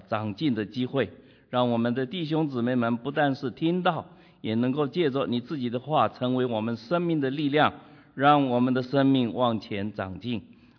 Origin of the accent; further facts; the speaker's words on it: Taiwan; moved away as an adult; also born or lived in Chongqing, China; now in United States; 我是在二战的时候生在重庆。第二句话，我说我是长在台湾的美国人，我在台湾受我主要的教育，从小学一直到大学，以后我就来到美国，现在我们在美国。